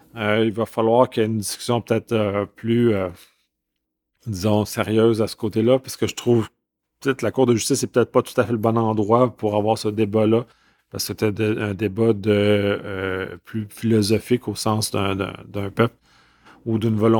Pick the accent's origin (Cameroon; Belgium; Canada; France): Canada; Puis en tant que Canadien, bien, ça m'intéresse